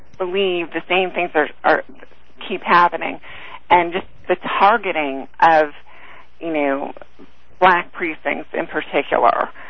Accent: Florida, United States; I'm from Florida.

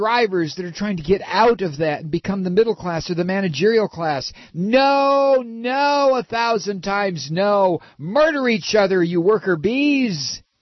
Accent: Toledo, Ohio, United States; there was a time when I grew up in Toledo, Ohio, one person working in the family, usually the husband, working in the auto industry in the feeder factories

